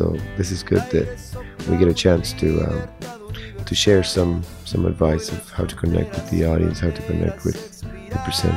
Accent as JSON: {"language": "English", "country": "Mexico", "moved": "yes", "lives_now": "Toronto, Canada", "said": "I'm an artist based in Toronto, but I came from Mexico about 7 years ago."}